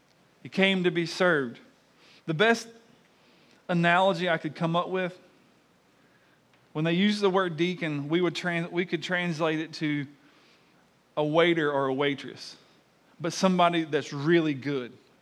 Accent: the South, United States; accent: southern; because we grew up in the South.

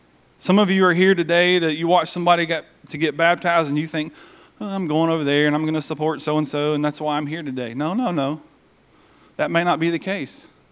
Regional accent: Tennessee, United States; born there; I was born in East Tennessee. My family's all from Macon.

